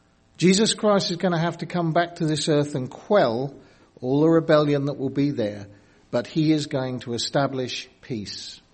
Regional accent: United Kingdom; I'm from the United Kingdom, from the Brickett Wood Church, which is just about 30 miles northwest of London.

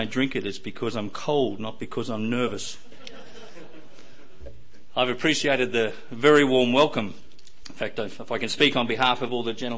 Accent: Australia; accent: Australian; I would like to say that obviously I'm Australian. For those of you who do have difficulty with understanding my accent

